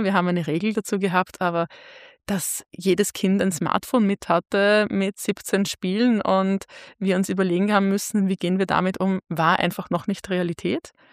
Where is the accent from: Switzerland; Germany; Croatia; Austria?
Austria; Vienna; born or raised there